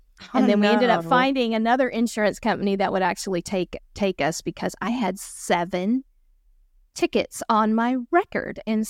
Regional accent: Oklahoma, United States; And we're from Oklahoma, and we got Altus, Oklahoma.

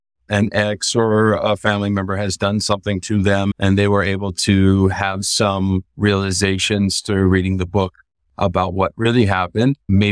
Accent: California, United States; now in Costa Rica; Well, I've been living in Costa Rica for over 30 years, and I came from California originally.

